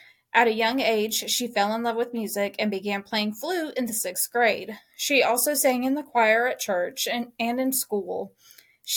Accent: Brownsboro, Texas, United States; this is very much home. We are from Brownsboro, grew up in Brownsboro.

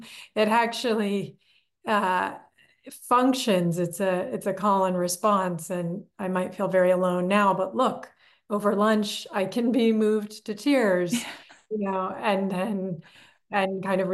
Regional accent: California, United States; I knew her in high school as the comic artist in the free paper in the Bay Area where I grew up in California

